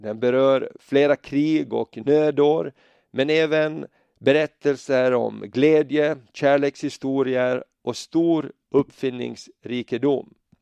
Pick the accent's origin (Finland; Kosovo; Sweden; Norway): Finland; Kökar, Åland; Åland. En ö som ligger mitt mellan Sverige och Finland. Där är jag född och där har jag mina rötter. Jag kommer från en liten ö i åländska skärgården som heter Tjökar.